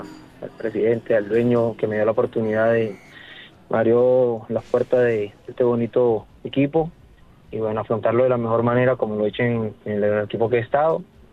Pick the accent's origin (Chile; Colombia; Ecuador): Colombia; Barranquilla, Atlántico; como todo barranquillero